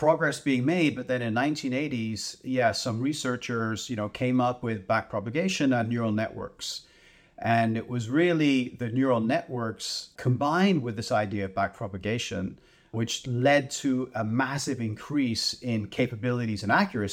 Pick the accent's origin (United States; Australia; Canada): Canada; as a Canadian, you know, these are great stories to hear